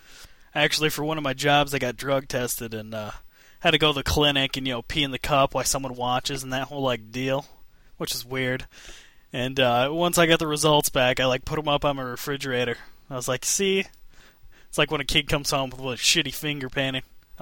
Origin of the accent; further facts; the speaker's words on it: Michigan, United States; I grew up in Michigan, and the type of weed I used to get for, like, $15, $20 an eighth or so, kids sell out here for, like, $60.